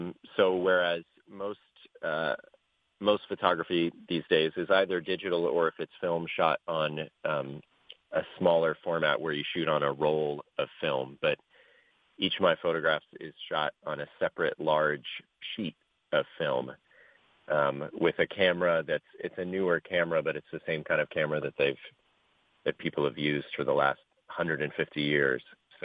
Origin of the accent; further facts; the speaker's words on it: Kailua, Hawaii, United States; born there; now in Los Angeles, United States; I was born in 1978 in Kailua, but I live on the mainland now, just outside Los Angeles.